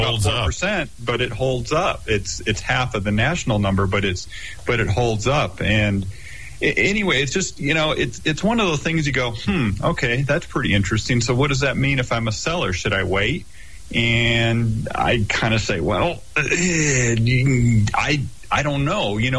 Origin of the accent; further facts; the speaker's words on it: Ann Arbor, Michigan, United States; moved away; also born or lived in Phoenix; Well, you know, I grew up in Ann Arbor in Michigan, right? And so, you know, got full winters. And when I first moved west, I moved to Phoenix